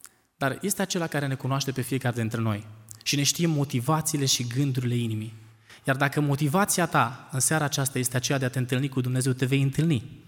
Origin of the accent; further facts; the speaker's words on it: Bucharest, Romania; vin din București, sunt student în cadrul Institutului Teologic Pentecostal